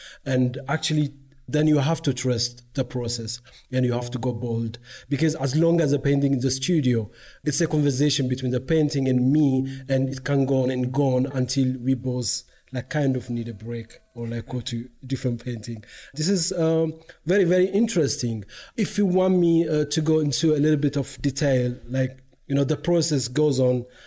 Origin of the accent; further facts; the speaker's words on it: Ethiopia; English is a second language; I'm from Ethiopia.